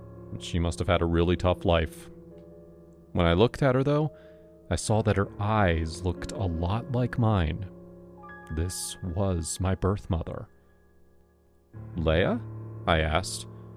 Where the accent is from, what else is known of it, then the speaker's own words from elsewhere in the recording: Kansas, United States; I was raised in Kansas, and I love my parents very much, but I've always known that I was adopted.